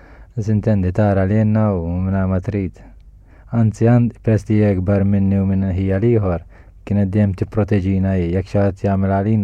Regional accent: Rabat, Western Region, Malta; Konna naħna jien mir-Rabat, konna noġu ġo l-Flets, il-Rabat, bejn il-blok ta' l-Flets kien hemm pjazza u dejjem nilagħbu hemmhekk.

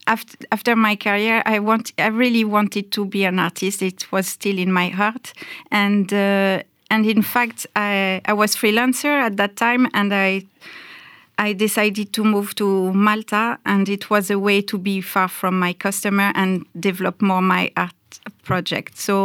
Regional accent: Brittany, France; English is a second language; also born or lived in Paris, France; the trip, and we stay in Paris for a few years, and then we moved to Brittany, and I grew up in Brittany.

